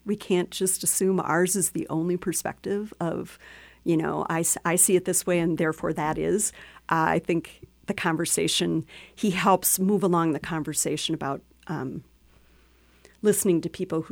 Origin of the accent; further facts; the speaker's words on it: Minneapolis, Minnesota, United States; So we'll be traveling, since I am from Minneapolis, we'll be doing some book readings at bookstores there